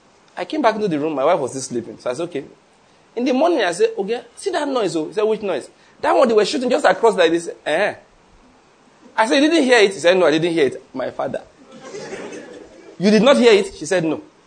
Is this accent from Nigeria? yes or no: yes; Nigeria; I'm a Nigerian father. I can tell you this one.